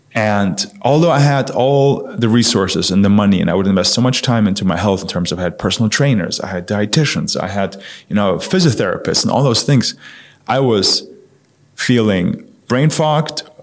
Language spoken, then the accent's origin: English; Munich, Bavaria, Germany; So I grew up in Germany, in Munich.